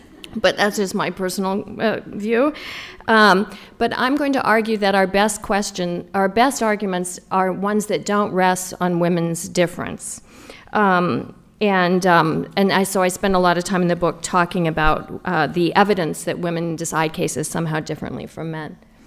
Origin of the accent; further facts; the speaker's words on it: Louisiana, United States; now that I'm a Southerner from the great state of Louisiana, I hope that I'll speak slowly enough for our translators.